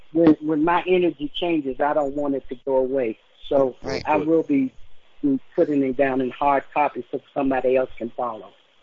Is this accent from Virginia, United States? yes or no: yes; Richmond, Virginia, United States; I grew up in Richmond, Virginia.